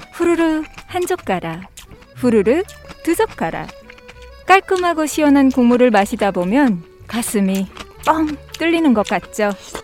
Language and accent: Korean; North Korea; now in South Korea; 저는 고향이 북한이잖아요.